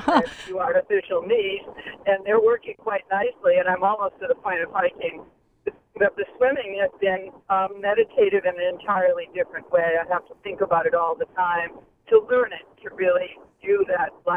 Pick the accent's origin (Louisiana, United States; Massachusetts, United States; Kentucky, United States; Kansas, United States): Massachusetts, United States; Gloucester; now in Maine, United States; And I'm on my way to Gloucester now. It's still my hometown, even though I now live in Maine.